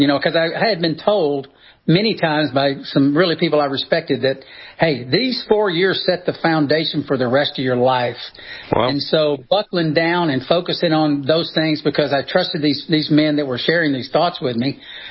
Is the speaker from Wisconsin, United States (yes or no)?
no; Tennessee, United States; Because, like I said, growing up in the Tennessee, in the volunteer state, you know, we had Tennessee history in seventh grade.